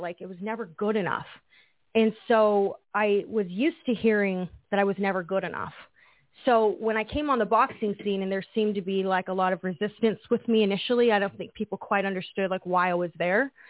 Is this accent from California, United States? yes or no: yes; Temecula, California, United States; I'm from Temecula.